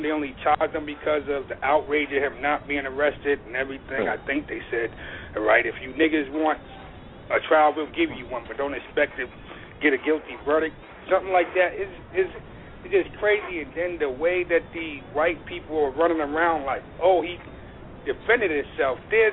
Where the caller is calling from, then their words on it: Atlanta, Georgia, United States; I'm calling from Atlanta, Georgia.